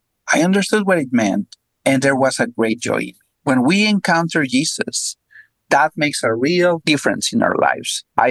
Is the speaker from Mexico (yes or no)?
yes; Mexico; I grew up in Mexico, and there's a great tradition that we get to celebrate during the Christmas season.